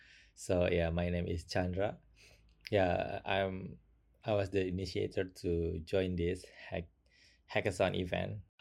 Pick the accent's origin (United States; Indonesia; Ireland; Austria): Indonesia; English is a second language; Yeah, I'm come from Indonesia